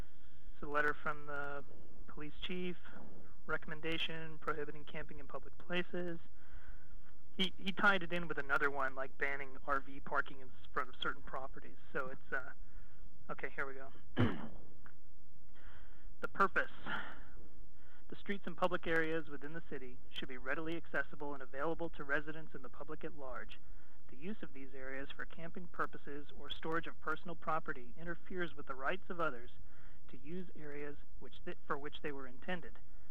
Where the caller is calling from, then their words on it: Manteca, California, United States; Manteca, California.